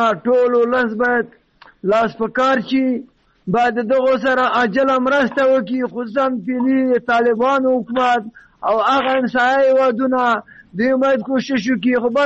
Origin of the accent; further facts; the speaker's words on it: Logar, Afghanistan; زه خپله د لوګر د ولایت یم